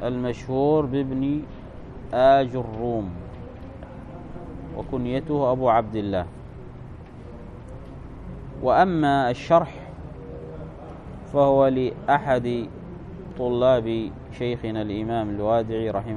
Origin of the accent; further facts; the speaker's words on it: Dhofar, Oman; accent: Shehri; أنا أتكلم باللهجة الشحرية، أتكلم يعني ولا أخطأ